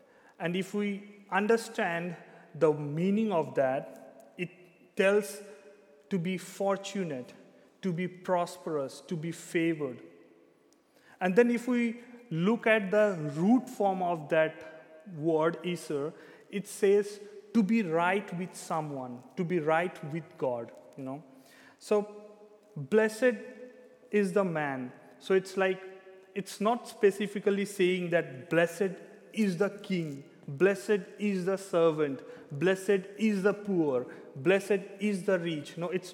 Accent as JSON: {"language": "English", "country": "India", "moved": "yes", "lives_now": "Zeist, Netherlands", "said": "I'm basically from India"}